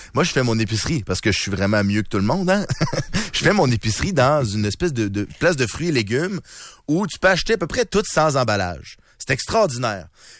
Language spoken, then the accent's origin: French; Lévis, Quebec, Canada; now in Quebec City, Canada; Et ma blonde et moi, on vient de Lévis, où on nous a appris à composter.